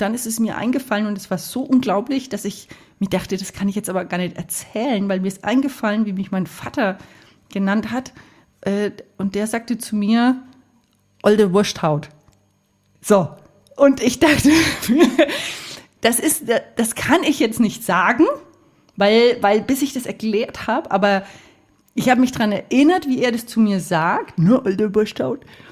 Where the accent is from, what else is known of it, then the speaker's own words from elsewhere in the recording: Hof, Bavaria, Germany; moved away as an adult; also born or lived in Fürth; Bin ja nur geboren. Ich habe sonst nichts damit im Hut. Ich bin aufgewachsen in Hof und bin aber sehr schnell geflüchtet. Also mit 18